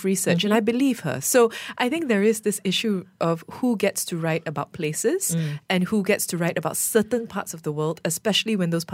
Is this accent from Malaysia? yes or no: yes; Malaysia; And so as a Malaysian first, but also somebody who is only a third generation Chinese person, so my grandparents came from China.